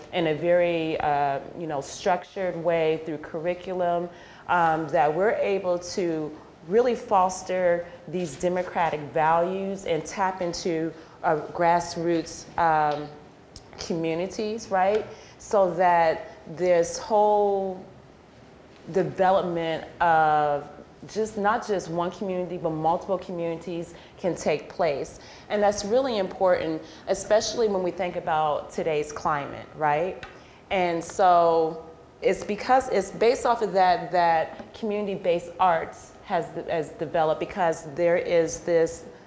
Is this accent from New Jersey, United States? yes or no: no; Columbus, Ohio, United States; moved away as an adult; now in Syracuse, United States; I'm coming from Columbus, Ohio, so that's where I'm from, and I've been here for a year, so I'm no stranger to snow